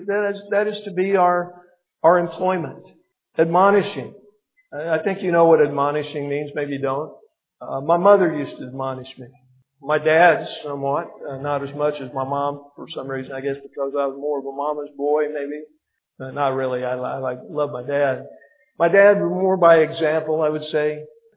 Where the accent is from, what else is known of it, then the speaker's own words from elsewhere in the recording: Illinois, United States; now in California, United States; we're from Illinois actually, we're from Southern Illinois, my wife and I both. When we moved to California, we moved from the Chicago area.